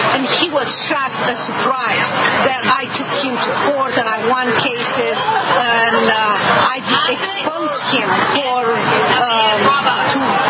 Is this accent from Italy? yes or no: no; Romania; now in United States; I am the American dream, but I should be dead, buried somewhere in an unmarked grave in Romania, according to the dictator Nicolae Ceausescu.